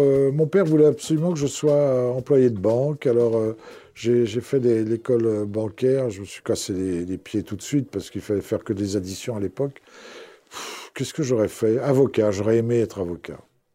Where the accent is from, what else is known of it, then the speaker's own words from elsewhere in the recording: Bois-Colombes, Île-de-France, France; born there; parce que je suis né à Bois-Colombes, qui est la banlieue parisienne.